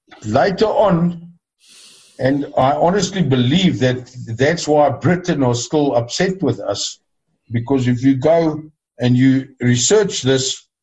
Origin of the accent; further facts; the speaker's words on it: KwaZulu-Natal, South Africa; As a youngster, I grew up on the Northern Natal border, that's bordering the Mozambique border, if as a crow flies, about 60, 70 kilometers.